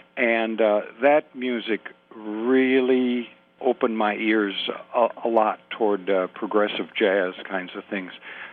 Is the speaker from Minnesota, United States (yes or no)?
yes; Winona, Minnesota, United States; watching parades in my hometown of Winona, Minnesota. I was born there and I went to school there.